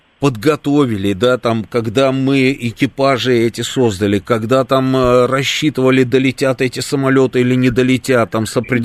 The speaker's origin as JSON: {"language": "Russian", "town": "Shebekino", "region": "Belgorod Oblast", "country": "Russia", "said": "На всякий случай, я из Шебекино. От дома до границы 5 километров."}